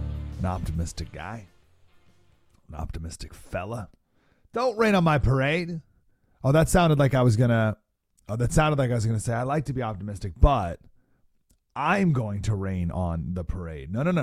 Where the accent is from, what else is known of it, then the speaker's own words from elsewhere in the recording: Syracuse, New York, United States; That's where I grew up. I consider my hometown Syracuse, New York. Cuse is in the house, all right?